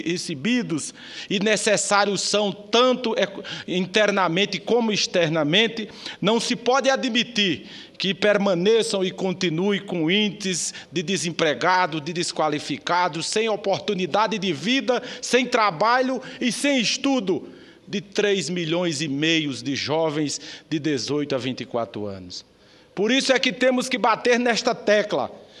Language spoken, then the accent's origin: Portuguese; Paraíba, Brazil; e digo até lá no meu estado, a Paraíba